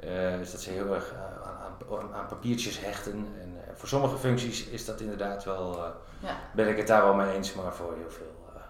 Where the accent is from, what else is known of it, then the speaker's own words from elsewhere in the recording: Hilversum, North Holland, Netherlands; also born or lived in Amsterdam; En in Hilversum getogen. Toen ben ik een jaar of 6 geleden naar Utrecht verhuisd. En daar woon ik nu nog steeds.